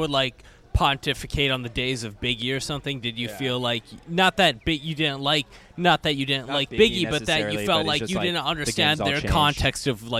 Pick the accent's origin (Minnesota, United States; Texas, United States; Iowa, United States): Minnesota, United States; Well, I'm from Minnesota, so you know anything rhyme series is important to us.